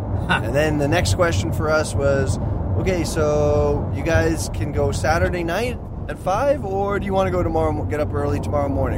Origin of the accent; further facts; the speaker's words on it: Long Island, New York, United States; I grew up in Long Island, New York.